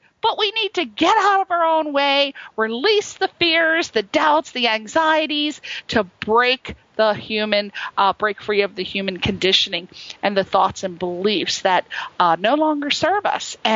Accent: Connecticut, United States; because I'm from Connecticut, I know it's so beautiful over there

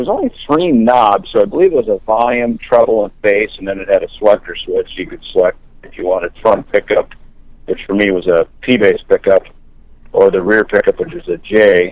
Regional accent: Minnesota, United States; I actually brought Dave back to the farm where I grew up in Minnesota

